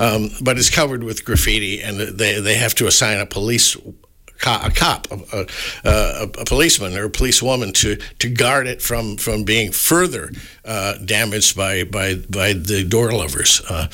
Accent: Tomah, Wisconsin, United States; moved away; also born or lived in Paris / Tokyo; I didn't expect when I was growing up in Tomah, to ever set foot outside of Tomah, to ever live in a place like Paris or Tokyo.

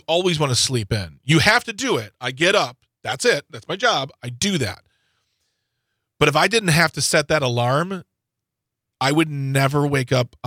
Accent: Midwest, United States; I'm a Midwesterner at heart

